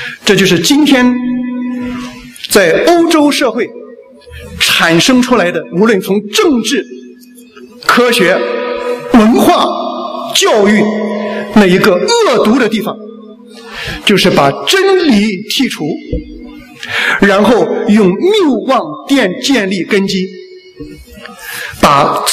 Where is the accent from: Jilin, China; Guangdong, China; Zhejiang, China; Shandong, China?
Shandong, China; Qingdao; 我们青岛人说话叫他草鸡了啊，把你搞草鸡了